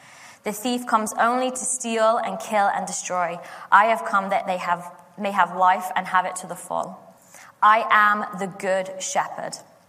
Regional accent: United Kingdom; And as a mum, and I'm British, so there's an emphasis on the U in there

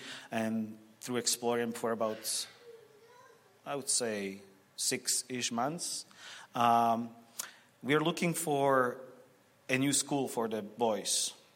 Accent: Slovakia; moved away; also born or lived in Prague, Czech Republic; So I'm from Slovakia.

